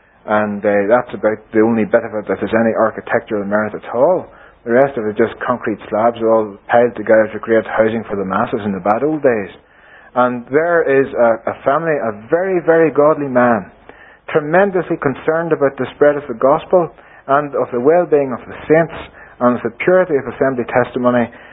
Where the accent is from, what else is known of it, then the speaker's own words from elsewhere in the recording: Ireland; How could I come from Ireland and pick up one